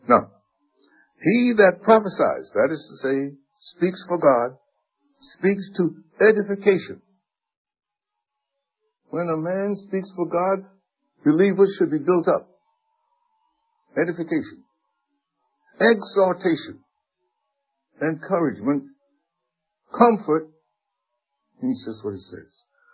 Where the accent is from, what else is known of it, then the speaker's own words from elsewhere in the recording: New York City, New York, United States; Even when I grew up in New York City, horses were becoming more and more rare.